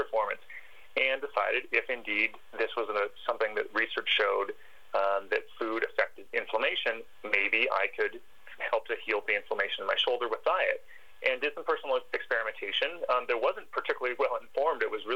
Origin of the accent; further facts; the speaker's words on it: Ontario, Canada; So I grew up in my early childhood years in a very unconventional way. I'm Canadian. We lived in Ontario. But we lived in a 100-year-old original homestead, which was essentially a very small log cabin with no electricity and no running water.